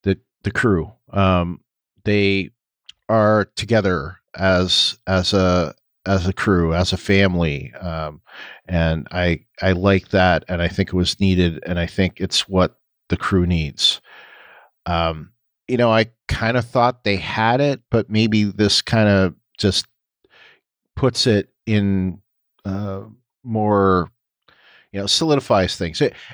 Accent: Canada; now in United States; Because, you know, I'm Canadian, but I have lived here, you know, for 20 years.

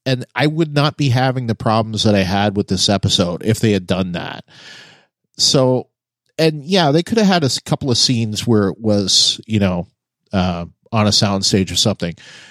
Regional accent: Canada; I'm a Canadian originally, you know, I still am, you know, and I've spent almost all my life in climates where we got a lot of snow.

